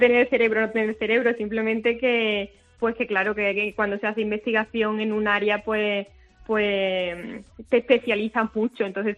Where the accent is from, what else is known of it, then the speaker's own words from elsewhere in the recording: Córdoba, Andalusia, Spain; accent: Cordoban; now in Seville, Spain; No, soy de Córdoba, pero estoy en Sevilla, porque hay cordobeses que dirán que no tengo acento cordobés, y es verdad.